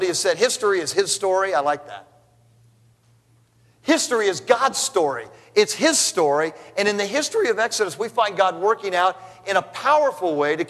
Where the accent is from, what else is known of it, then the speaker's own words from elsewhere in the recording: California, United States; Now, I didn't say that because I'm from California, okay?